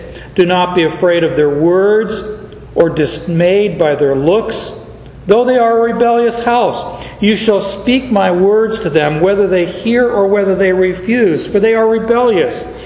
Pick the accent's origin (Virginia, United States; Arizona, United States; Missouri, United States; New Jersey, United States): Arizona, United States; Growing up in Arizona, scorpions were a way of life.